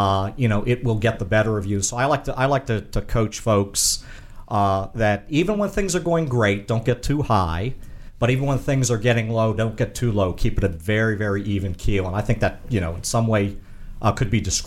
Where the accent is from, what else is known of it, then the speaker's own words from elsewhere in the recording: Upper Marlboro, Maryland, United States; I grew up in District Heights and finally Upper Marlboro, Maryland, in Prince George's County in Maryland.